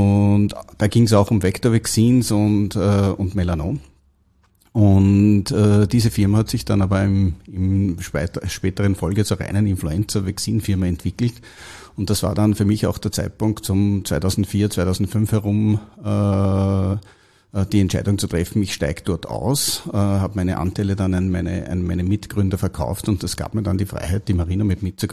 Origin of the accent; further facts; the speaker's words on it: Austria; Ich komme aus Österreich, habe dort eine HTL für chemische Betriebstechnik in Wels besucht